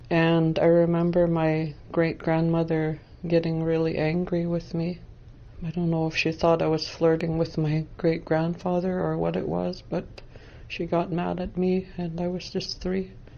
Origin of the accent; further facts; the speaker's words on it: British Columbia, Canada; I'm from Homachku First Nation. It's the northernmost of the Coast Salish.